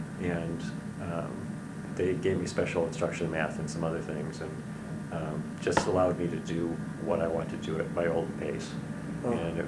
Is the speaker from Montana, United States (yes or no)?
no; River Forest, Illinois, United States; also born or lived in Oak Park; I was born in the Chicago area at West Suburban Hospital in 1958. And I grew up in the River Forest, Oak Park area, and went to school there all the way through high school.